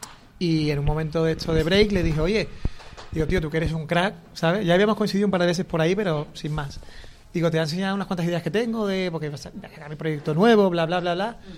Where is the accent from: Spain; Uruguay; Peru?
Spain; Cádiz, Andalusia; yo que soy de Cádiz